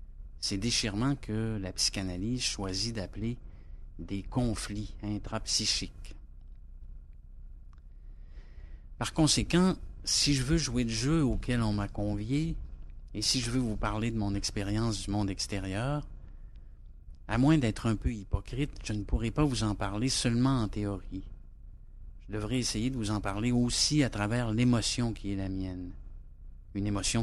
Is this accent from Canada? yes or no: yes; Quebec, Canada; born there; Moi, je suis né au Québec au milieu du siècle dernier, juste après la Deuxième Guerre, dans un petit village situé sur la rive nord du Saint-Laurent, à peu près à mi-chemin entre le village de Tadoussac, qui est à l'embouchure du Saguenay, et Baie-Comeau